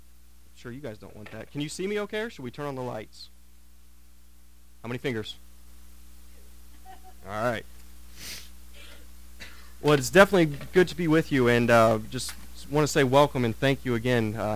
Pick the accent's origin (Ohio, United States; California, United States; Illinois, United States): Ohio, United States; Waynesfield; Some of you know I grew up in Waynesfield, so not too far from here.